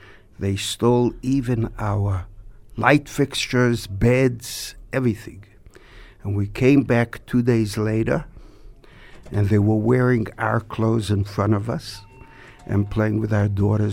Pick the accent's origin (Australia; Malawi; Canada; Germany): Canada; Montreal, Quebec; born there; also born or lived in New York, United States; I was born in Montreal, so I am a Canadian. I learned in New York. I lived in New York for 10 years. That's probably where my accent is more from.